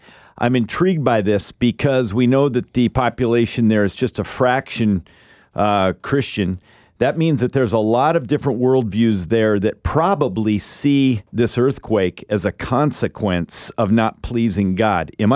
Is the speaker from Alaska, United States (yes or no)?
yes; Alaska, United States; born there; I was born in Alaska. It's really remote.